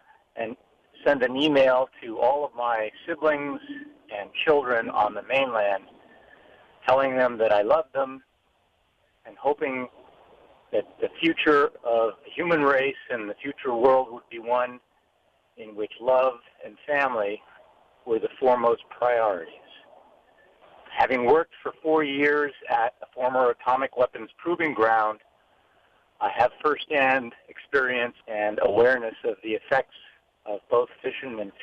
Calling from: Nu'uanu, Hawaii, United States; I'm calling from Nu'uanu.

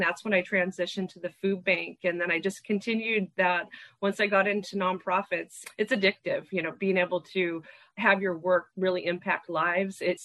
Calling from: Atascadero, California, United States; I'm zooming in from Atascadero, from our original location

